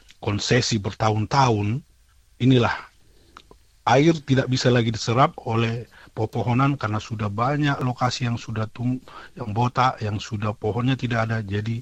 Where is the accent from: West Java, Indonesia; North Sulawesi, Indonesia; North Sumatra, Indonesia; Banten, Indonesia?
North Sumatra, Indonesia; Tarutung; Ya, jadi saya dari Pagar Sinondi, itu di Kecamatan Tarutung, Tapanuli Utara.